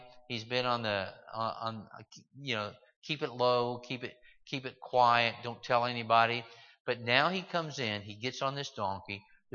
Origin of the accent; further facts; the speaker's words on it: Kentucky, United States; Brent, that's about the size of the farm we grew up on in West Kentucky.